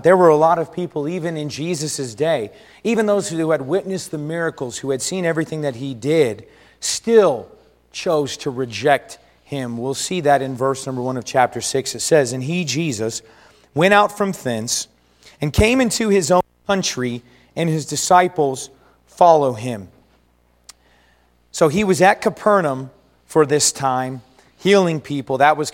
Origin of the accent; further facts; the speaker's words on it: El Paso, Texas, United States; also born or lived in Oklahoma City, United States; I'm coming back to my hometown. I remember coming back home from college and coming back home to El Paso. I spent 3 years in Oklahoma City there at Heartland Baptist Bible College.